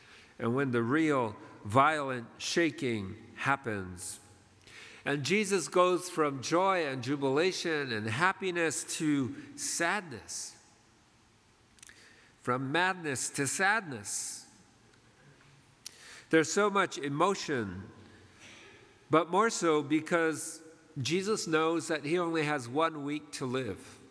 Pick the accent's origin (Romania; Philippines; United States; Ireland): Philippines; And so it's part of being Filipino, I guess, is learning about that kind of thing.